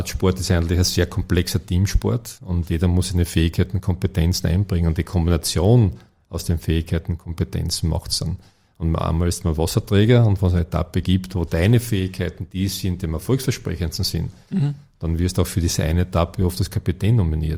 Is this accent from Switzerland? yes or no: no; Ferlach, Carinthia, Austria; eigentlich bin ich Skirennen gefahren als Kind in Kärnten.